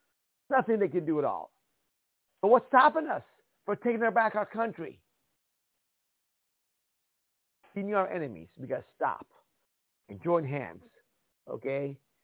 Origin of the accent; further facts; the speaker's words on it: Iran; I'm from Iran. We had no right to due process of law, no jury trial, no right to bear arms, no freedom of speech